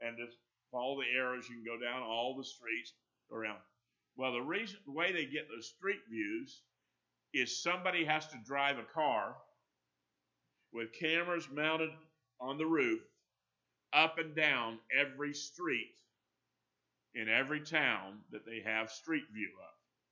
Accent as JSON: {"language": "English", "region": "Florida", "country": "United States", "tie": "born or raised there", "said": "I was telling Lana one day after a hurricane, growing up in North Florida, no power, windows are open"}